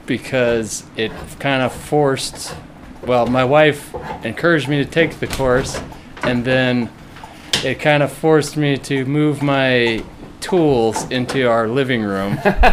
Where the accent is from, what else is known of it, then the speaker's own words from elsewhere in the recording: San Diego, California, United States; now in Texas, United States; I'm from San Diego originally, but now I'm a Texan by zip code.